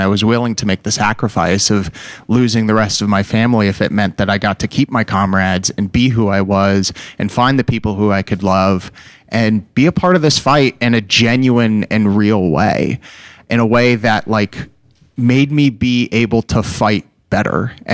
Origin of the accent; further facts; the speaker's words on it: Tennessee, United States; because I grew up in Tennessee, and even though like I had like good, quote unquote, Democrat family